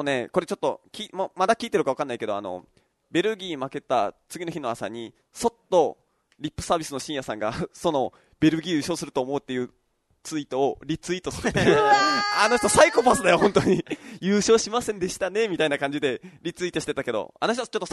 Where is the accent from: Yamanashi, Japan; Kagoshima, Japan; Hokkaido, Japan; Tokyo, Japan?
Kagoshima, Japan; 会場が大隅広域公園。いや、これ俺の地元の公園。